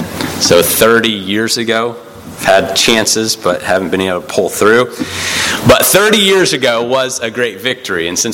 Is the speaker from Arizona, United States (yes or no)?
yes; Phoenix, Arizona, United States; I grew up in Phoenix, but I grew up as a Dodgers fan.